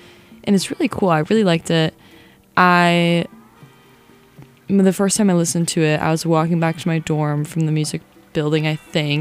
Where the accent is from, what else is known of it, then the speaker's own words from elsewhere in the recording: San Diego, California, United States; I'm from San Diego. It's home. It's so home.